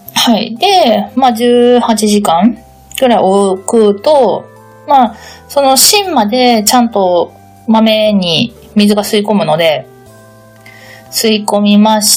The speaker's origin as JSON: {"language": "Japanese", "region": "Hokkaido", "country": "Japan", "said": "うちの実家は北海道なんですけど、"}